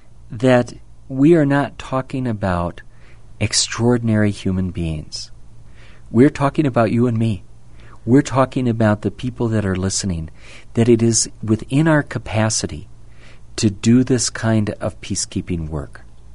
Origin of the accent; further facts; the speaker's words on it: Minnesota, United States; Interpositioning was happened in my home state of Minnesota about a decade ago